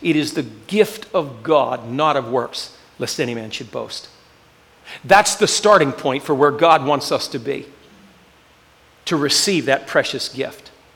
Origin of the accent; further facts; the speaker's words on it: Johnstown, United States; I'm from Johnstown, and I have a very good work ethic